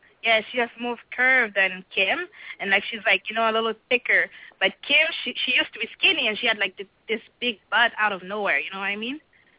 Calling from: Canada; Good. I'm calling from Canada.

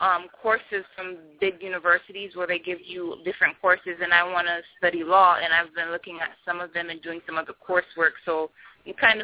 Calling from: Miami, Florida, United States

